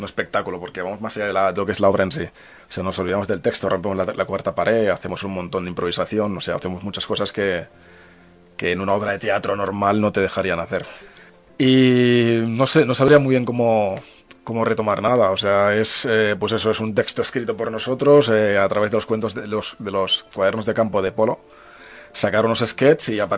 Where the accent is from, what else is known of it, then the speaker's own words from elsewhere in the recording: Madrid, Community of Madrid, Spain; accent: castizo; yo tengo, pese a que tengo un acento castizo que te cagas, soy negro. Entonces eso es señal de muchas cosas en España o en Madrid, por lo menos que soy de aquí.